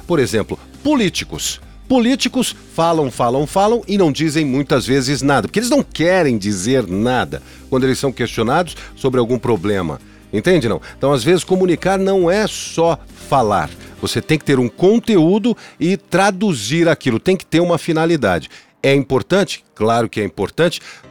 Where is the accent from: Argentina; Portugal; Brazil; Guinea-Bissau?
Brazil; São Paulo; sou de São Paulo, nascido em São Paulo.